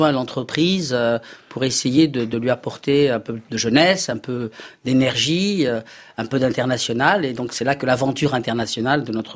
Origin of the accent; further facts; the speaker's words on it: Tunisia; also born or lived in Strasbourg / Paris; now in France; une vie absolument admirable avec des générations de ma famille qui étaient dans ce pays. Et donc nous avons quitté la Tunisie pour aller nous installer à Strasbourg puis à Paris.